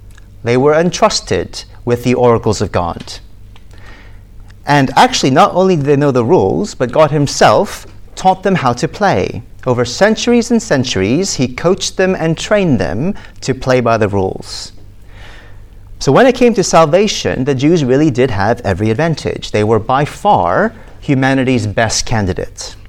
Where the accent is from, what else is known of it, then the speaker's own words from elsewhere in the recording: United States; as an American who's only ever played baseball, all of my instincts were totally wrong